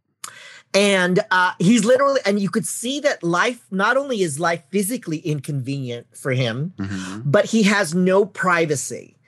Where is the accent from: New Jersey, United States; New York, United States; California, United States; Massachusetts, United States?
California, United States; San Francisco; this would happen to me because I grew up in San Francisco.